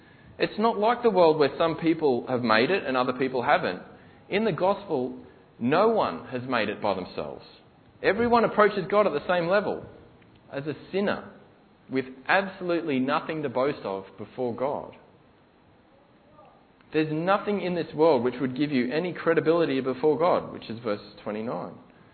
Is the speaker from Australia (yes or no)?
yes; Australia; Just from my understanding of being Australian, you know, people love, you know, Australians, we love our sports stars.